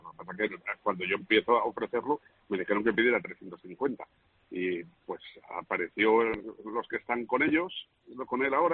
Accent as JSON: {"language": "Spanish", "town": "Valencia", "region": "Valencian Community", "country": "Spain", "lives_now": "Albir, Spain", "said": "yo es que soy de Valencia, pero vine a vivir aquí al Albir."}